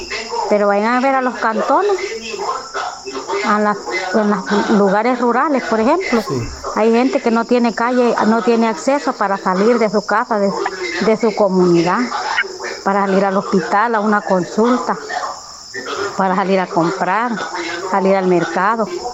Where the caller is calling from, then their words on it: Jiquilisco, Usulután, El Salvador; Yo soy de Jiquilisco.